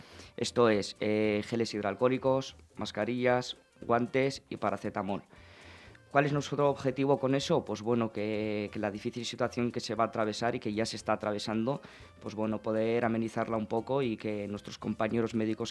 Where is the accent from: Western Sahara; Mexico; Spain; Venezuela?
Western Sahara; la mayoría somos jóvenes saharauis